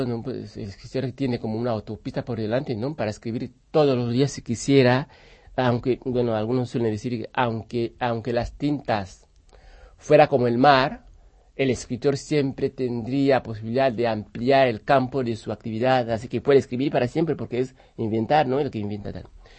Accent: Equatorial Guinea; moved away as an adult; yo nací en Guinea, estuve ahí hasta 40 y pico.

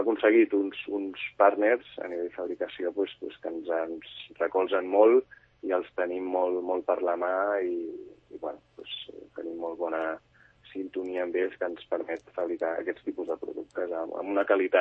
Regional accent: Sant Cugat, Catalonia, Spain; Nosaltres som de Sant Cugat, però, bueno, estiuegem a la Costa Brava, en un poblet que es diu Aigua Blava, on tenim allà una casa dels meus besavis

